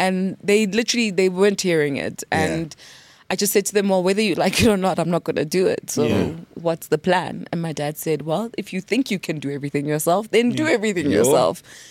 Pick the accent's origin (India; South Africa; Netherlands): India; We're like Indian people. We're very strict on what you can study, blah, blah, blah.